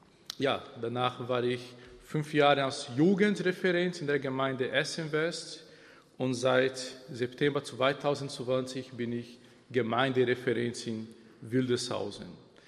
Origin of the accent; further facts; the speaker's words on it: Brazil; German is a second language; moved away as an adult; now in Germany; Ich komme aus Brasilien. Ich wohne seit 8 Jahren ungefähr in Deutschland. Ich habe noch in Brasilien Theologie studiert, ich habe in Brasilien auch Deutsch gelernt.